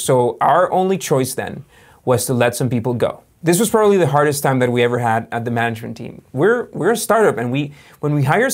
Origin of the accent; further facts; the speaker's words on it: Costa Rica; remember, I'm from Costa Rica.